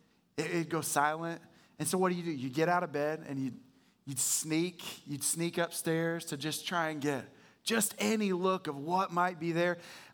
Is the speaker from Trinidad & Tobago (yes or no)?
no; Canada; I'm from Canada, if you didn't know.